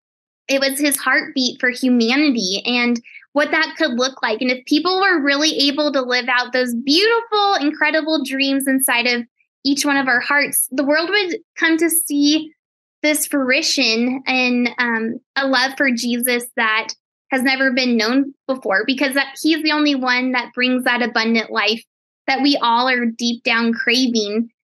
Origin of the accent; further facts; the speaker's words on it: Colorado, United States; I am in Colorado, and I actually was just born and raised in Colorado, and I just love it so much.